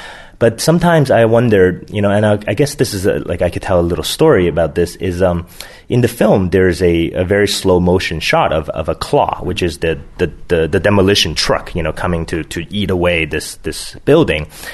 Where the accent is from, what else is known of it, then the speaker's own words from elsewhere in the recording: Vancouver, British Columbia, Canada; we got to show in my hometown of Vancouver.